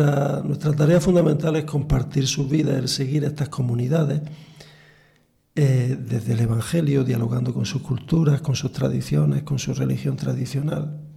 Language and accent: Spanish; Granada, Andalusia, Spain; de aquí de España del Sur, de donde yo soy, de Granada.